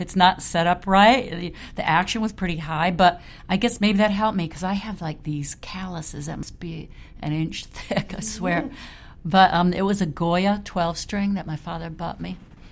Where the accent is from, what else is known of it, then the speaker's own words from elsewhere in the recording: Detroit, Michigan, United States; But I grew up in Detroit, so I grew up with Motown